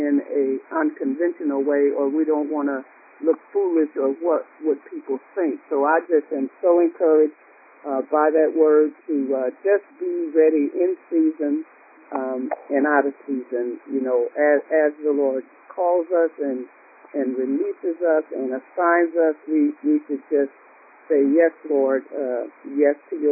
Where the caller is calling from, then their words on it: Wisconsin, United States; I am also calling from Wisconsin